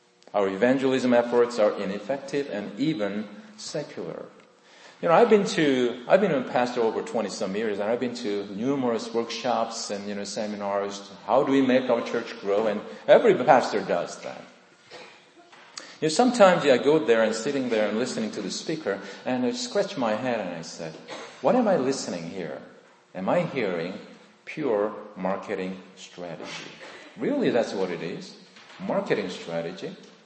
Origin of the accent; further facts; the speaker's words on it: South Korea; English is a second language; moved away; It was back in South Korea, 1970s. I was in my college, in my hometown, in my home church.